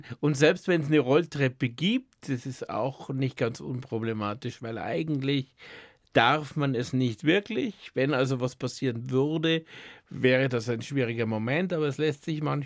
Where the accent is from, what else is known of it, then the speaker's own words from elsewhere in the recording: Bavaria, Germany; Ich bin in Niederbayern groß geworden, habe aber die etwas ungewöhnliche dialektale Situation zu Hause gehabt, dass meine Mutter Niederbayerin war. Und mein Vater Badener aus dem Schwarzwald, was bei mir eine sehr seltsame Dialektmischung ergeben haben muss